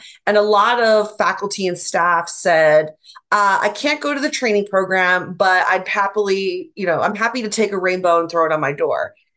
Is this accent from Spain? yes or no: no; Ireland; I'm also Irish, so come on.